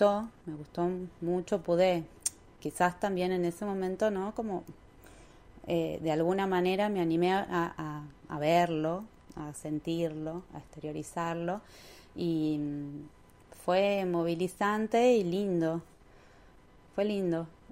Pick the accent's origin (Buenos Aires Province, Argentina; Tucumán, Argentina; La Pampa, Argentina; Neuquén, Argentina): Tucumán, Argentina; Yo soy de Tucumán. Soy docente de historia, trabajo en escuelas públicas. Actualmente tengo 37 años